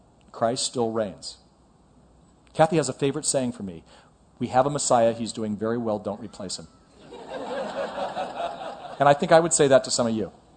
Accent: California, United States; And I know I'm from California

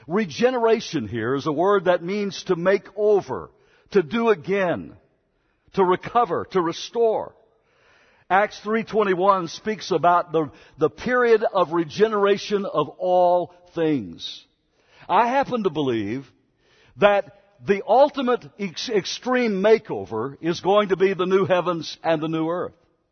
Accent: Arizona, United States; Growing up in Arizona, that was a pretty hard thing to swallow. No electricity. No color TV at that time.

